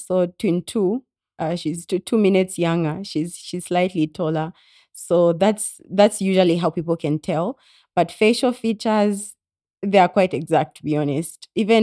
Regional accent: Chingola, Copperbelt, Zambia; I was born in Chingola. Yeah, home is in Chingola.

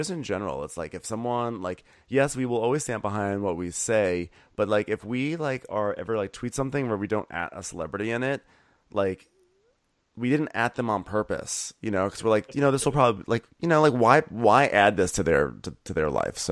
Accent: Northeast, United States; growing up in the Northeast, it's like, you know, you go even close to a twig and you're like, ticks!

